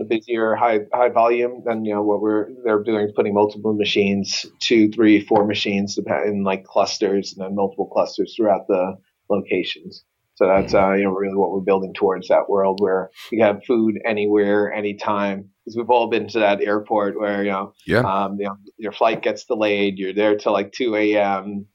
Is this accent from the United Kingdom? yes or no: no; Jamaica; Jamaica, because I'm Jamaican.